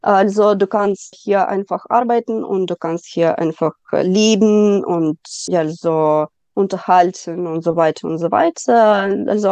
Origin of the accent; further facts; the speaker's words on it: Odesa, Odesa Oblast, Ukraine; German is a second language; also born or lived in Kyiv; Ich bin von Kiew nach Odessa umgezogen. Das ist meine Heimatstadt und hier meine Eltern wohnen.